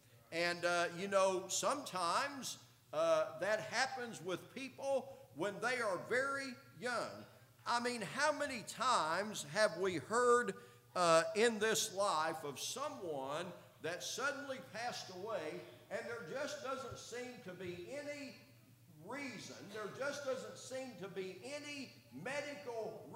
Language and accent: English; Indianapolis, Indiana, United States; I knew a man where I grew up in Indianapolis